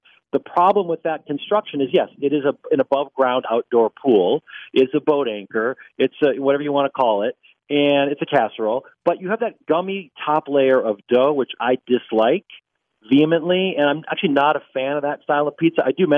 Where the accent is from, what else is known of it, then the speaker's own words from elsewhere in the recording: Minnesota, United States; now in Chicago, United States; And I should back it up and just say I'm originally from Minnesota.